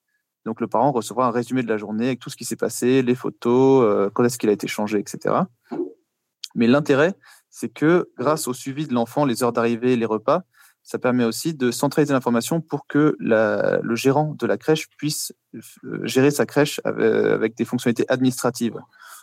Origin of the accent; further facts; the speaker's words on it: Paris, Île-de-France, France; moved away as an adult; now in Luxembourg; Je viens de Paris à l'origine